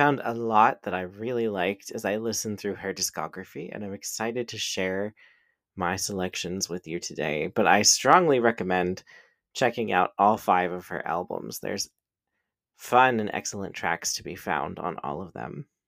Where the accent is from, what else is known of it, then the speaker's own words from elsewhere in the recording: Pittsburgh, Pennsylvania, United States; So Alaska cut her teeth in my hometown of Pittsburgh when she started performing in drag